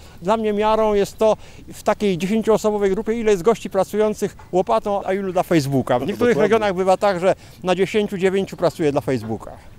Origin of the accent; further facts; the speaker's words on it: Subcarpathian Voivodeship, Poland; w tamtych moich stronach Puszczy Sandomierskiej interesował się historią